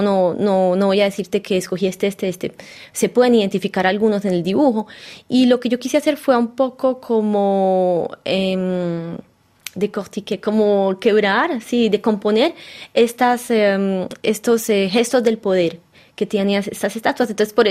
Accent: Colombia; porque es algo que es fuerte para mí como colombiana.

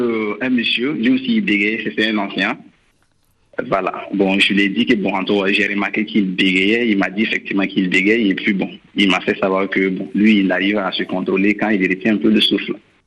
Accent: Burkina Faso; chez nous au Burkina, on dit, bon, si tu bégayes

